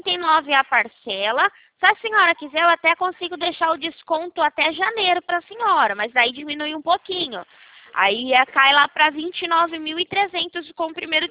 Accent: Limeira, São Paulo, Brazil; Aqui de Limeira, São Paulo.

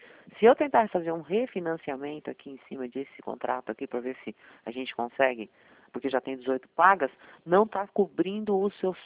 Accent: Bragança Paulista, São Paulo, Brazil; Nossa, eu sou aqui de Bragança Paulista.

